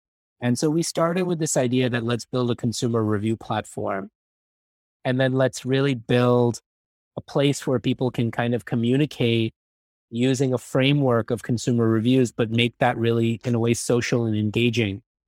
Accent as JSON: {"language": "English", "town": "New York City", "region": "New York", "country": "United States", "tie": "born or raised there", "said": "so growing up in New York City, right, like every person in an office"}